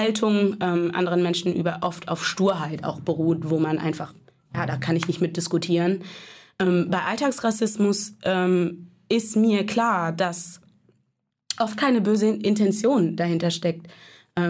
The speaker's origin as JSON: {"language": "German", "town": "Bergisch Gladbach", "region": "North Rhine-Westphalia", "country": "Germany", "also_born_or_lived": "Addis Ababa", "said": "ich komme aus Bergisch Gladbach bei Köln, gebürtig aus Addis Abeba, Äthiopien."}